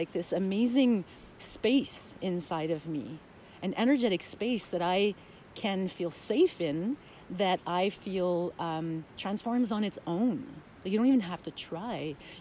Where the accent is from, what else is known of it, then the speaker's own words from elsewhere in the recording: Alberta, Canada; I'm 42 years old. I'm from Canada, Alberta